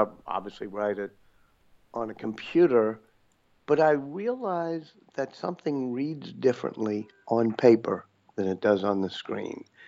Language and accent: English; Louisiana, United States; because when I grew up in Louisiana, I had a mentor named Walker Percy, the great novelist.